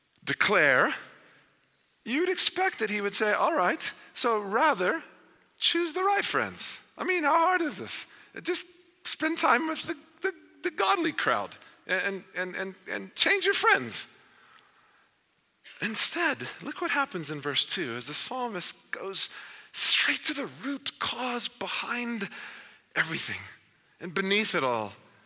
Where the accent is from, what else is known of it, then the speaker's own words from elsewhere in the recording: Texas, United States; when I was a teenager and Pastor Ron at Katy Bible Church, where I grew up near Houston, said, I was told when I was 7